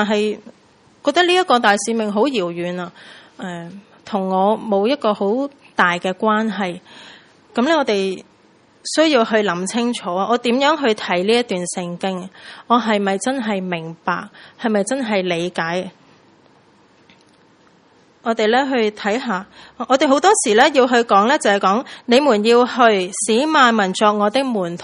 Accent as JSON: {"language": "Cantonese", "country": "Hong Kong", "said": "我们香港人"}